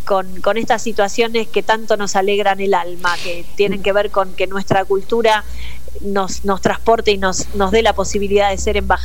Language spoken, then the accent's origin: Spanish; Buenos Aires, Argentina; Y yo soy una piba de Villa Pueyrredón.